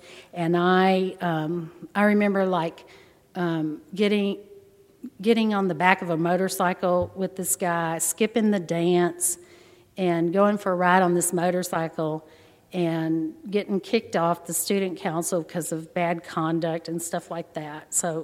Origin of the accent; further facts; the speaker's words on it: Corpus Christi, Texas, United States; also born or lived in Galveston; I was born in Galveston. My dad and mom had gone to school there. My dad was doing his residency in psychiatry, and so I was born there, and then he finished that, and we moved to Corpus. So I grew up in Corpus